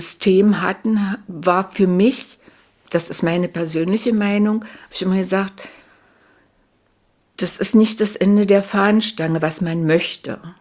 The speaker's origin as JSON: {"language": "German", "region": "East Germany", "country": "Germany", "said": "Ja, ich sehe mich als Ostdeutsche, aber ich sehe mich jetzt im Ganzen auch als Deutsche."}